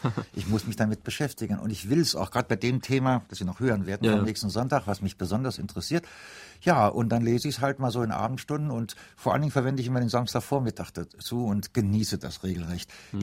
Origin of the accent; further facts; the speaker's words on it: Saarland, Germany; Ich fühle mich als Saarländer von hier aus